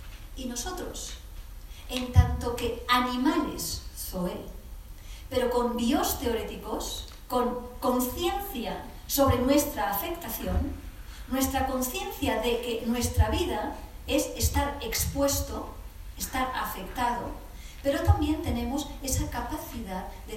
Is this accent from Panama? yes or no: no; Alicante, Valencian Community, Spain; yo soy de Alicante, del sur de España